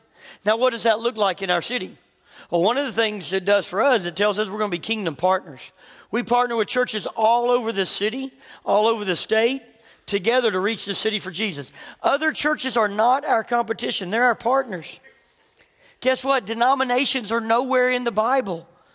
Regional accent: Memphis, Tennessee, United States; You know, when I grew up in Memphis.

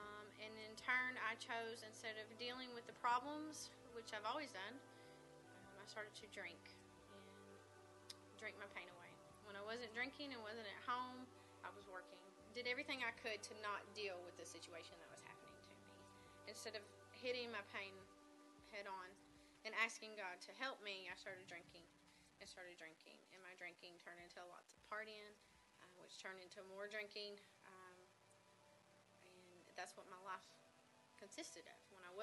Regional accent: Cookeville, Tennessee, United States; born there; I was born here in Cookeville, Tennessee, and as a child, my childhood wasn't the Leave It to Beaver childhood.

